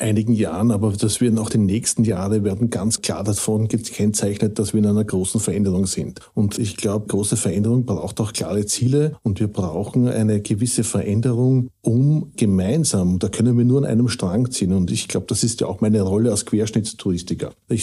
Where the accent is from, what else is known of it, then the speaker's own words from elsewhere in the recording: Burgenland, Austria; born there; Ich bin gebürtiger Burgenländer, bin in eine Tourismus- und Mobilitätsfamilienunternehmen hineingeboren worden